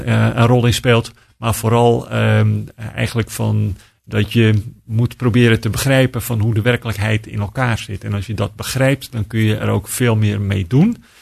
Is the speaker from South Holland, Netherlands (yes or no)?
no; Oostzaan, North Holland, Netherlands; born there; Nee, ik ben geboren in Ozaan, net boven Amsterdam.